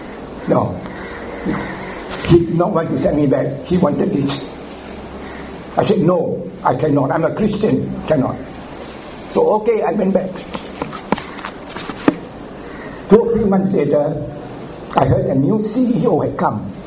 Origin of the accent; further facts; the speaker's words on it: Penang, Malaysia; May the 1st, I got my transfer back to Penang, to my hometown, to my family.